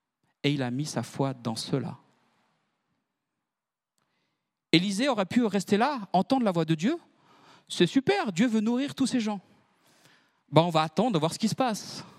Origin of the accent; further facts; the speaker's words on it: Switzerland; Des fois, en tant que Suisse, des fois, on n'ose pas trop